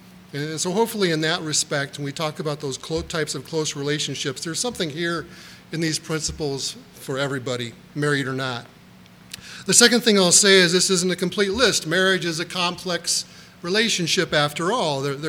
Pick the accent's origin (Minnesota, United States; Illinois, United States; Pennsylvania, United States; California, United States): Minnesota, United States; And I told him we're from Minnesota and we're here celebrating our 30th.